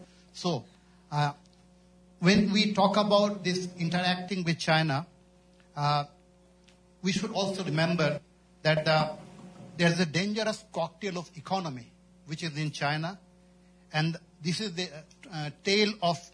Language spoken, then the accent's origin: English; Bangladesh; I am from Bangladesh. I am an author.